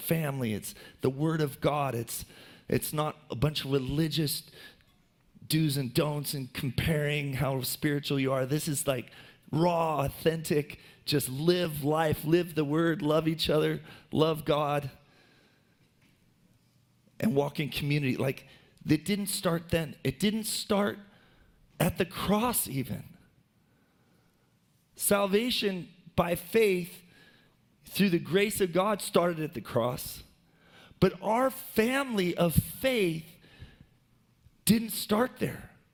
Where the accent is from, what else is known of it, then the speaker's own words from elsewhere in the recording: United States; You know, I am super grateful I'm an American.